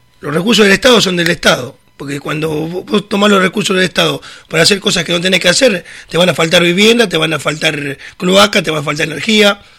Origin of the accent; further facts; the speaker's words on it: Cruz Alta, Córdoba, Argentina; Yo soy de Cruz Alta, para contarle a la gente.